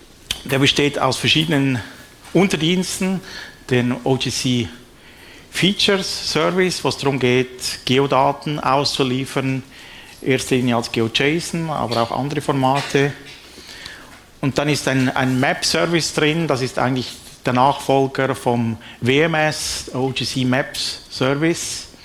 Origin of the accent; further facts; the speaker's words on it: Switzerland; wie Hans heute gesagt hat. Ich komme aus der Schweiz